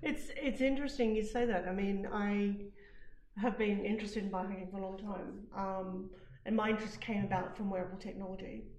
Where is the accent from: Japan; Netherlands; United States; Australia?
Australia; I'm Australian.